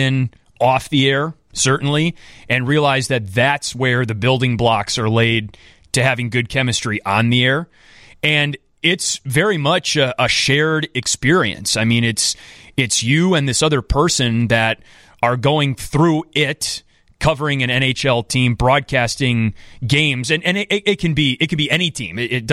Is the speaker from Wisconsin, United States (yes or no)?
yes; Wisconsin, United States; In Beloit, Wisconsin, yes. My home state. You know, I love all things Wisconsin, including the Roadway Inn in Beloit.